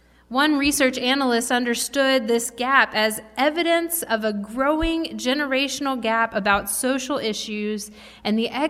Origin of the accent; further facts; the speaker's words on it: Louisville, Kentucky, United States; Growing up in Louisville, Kentucky, whenever I meet another Louisvillian in the wild, the first question we will ask each other is, where did you go to high school?